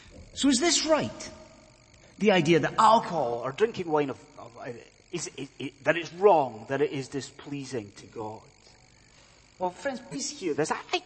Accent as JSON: {"language": "English", "region": "Scotland", "country": "United Kingdom", "said": "I'm a Scotsman, we have infinite terms for this"}